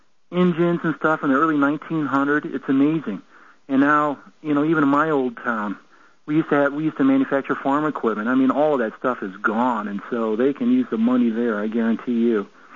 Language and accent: English; Iowa, United States; You know, I'm originally from Iowa